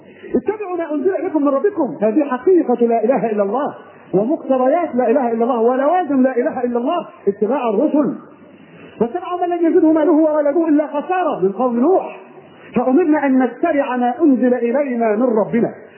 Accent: Egypt; في بلدنا مصر مثلا هانت بلدنا على الله

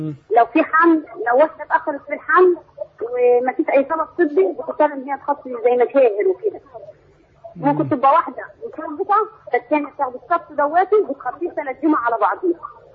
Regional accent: Upper Egypt, Egypt; عندنا في الصعيد في موضوع شائع

